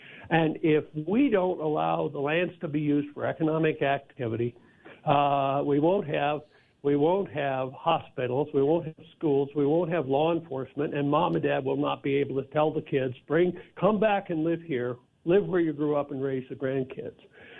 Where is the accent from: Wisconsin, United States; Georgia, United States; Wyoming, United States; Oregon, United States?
Wyoming, United States; Cheyenne; And, you know, I'm born and raised in Cheyenne. I've lived most of my life in the west. I've been in every county in the west.